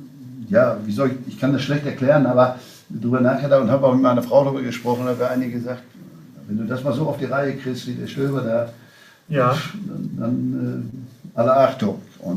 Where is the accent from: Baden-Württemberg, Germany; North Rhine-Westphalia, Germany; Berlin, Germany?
North Rhine-Westphalia, Germany; ich bin Westfale